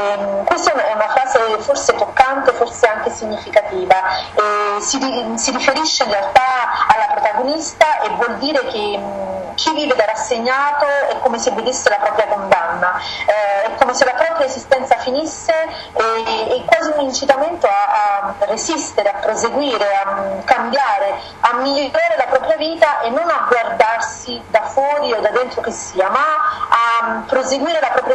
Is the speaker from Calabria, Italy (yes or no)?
no; Naples, Campania, Italy; born there; io di origine sono sorrentina, mio padre era di Sorrento, anche se comunque sono nata e vivo a Napoli.